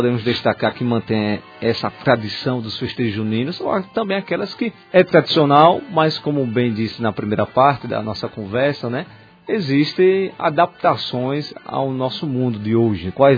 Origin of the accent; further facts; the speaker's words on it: Estância, Sergipe, Brazil; Da minha terra, inclusive.